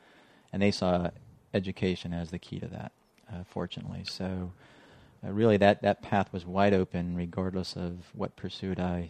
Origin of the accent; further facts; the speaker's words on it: Detroit, Michigan, United States; growing up in Detroit was interesting in that his experience at Ford Motor Company. I worked at a brass factory for most of my high school, a place called Anaconda Brass and Steel